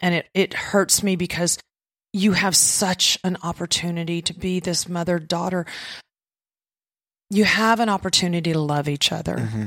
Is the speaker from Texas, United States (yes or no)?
yes; Texas, United States; I am a Texan, an authentic Texan.